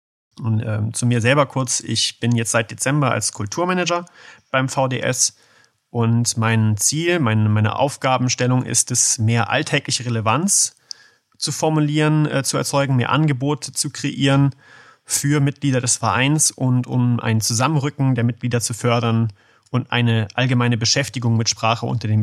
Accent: Pforzheim, Baden-Württemberg, Germany; Also ich bin gebürtiger Badischer aus Pforzheim. Ah. Und entsprechend bekomme ich öfters gesagt, wenn ich dann halt mich mit Freunden unterhalte oder im südlichen Raum bin, dass sich auch die Art, wie ich spreche, extrem verändert.

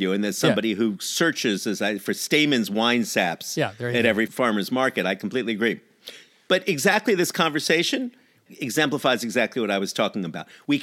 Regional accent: New York, United States; I am a New Yorker, as you know, and therefore whenever I am in Chicago, I find what they call pizza to be this bizarre concoction of lukewarm tomato sauce and day-old bread.

